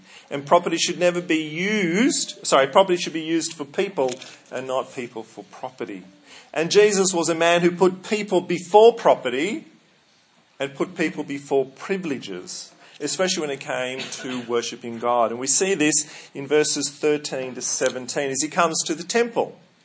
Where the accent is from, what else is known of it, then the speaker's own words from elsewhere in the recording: Surry Hills, New South Wales, Australia; One house for me is special is the house I grew up in Surrey Hills in Sydney.